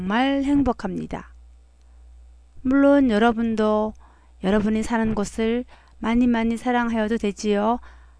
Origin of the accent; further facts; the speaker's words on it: South Korea; 네, 알아요. 제가 한국인이기 때문이라고요.